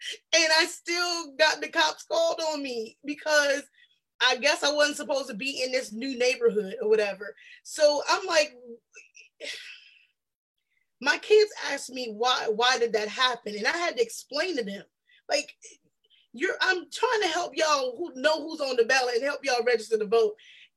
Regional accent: South Carolina, United States; And I realized that I'm used to it because I'm from South Carolina, so that happens.

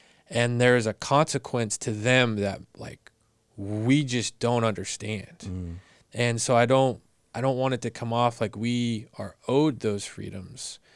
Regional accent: United States; I love being an American. I'm blessed to be in America.

